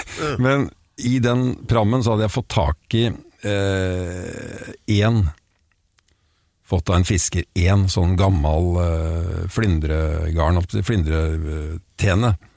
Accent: Hvaler, Østfold, Norway; Som barn på Hvaler

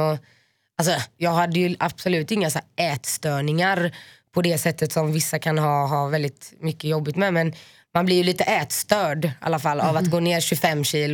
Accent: Finland; Men det är för att jag är finne.

